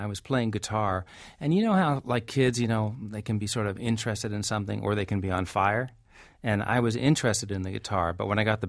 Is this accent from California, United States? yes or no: no; New York, United States; I do think that there's a precedent, like, to being a New Yorker who plays the banjo